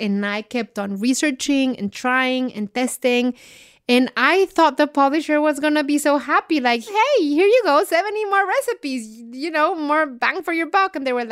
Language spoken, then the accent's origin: English; Mexico City, Mexico; And, you know, I'm from Mexico City.